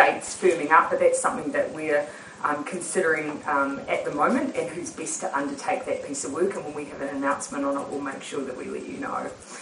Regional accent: Morrinsville, Waikato, New Zealand; I was born in Hamilton and most of the time raised in Morrinsville, so I do have a, you know, I do have a local connection

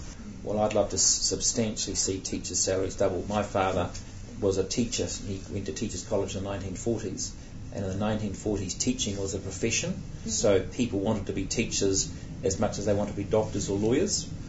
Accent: Auckland, New Zealand; when I grew up in Pepetoetoe, it was an average income suburb. It wasn't a rich suburb. It wasn't a poor suburb.

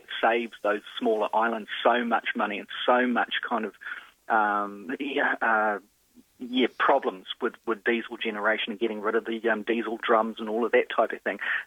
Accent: New Zealand; I'm a Kiwi. We're anti-nuclear over here.

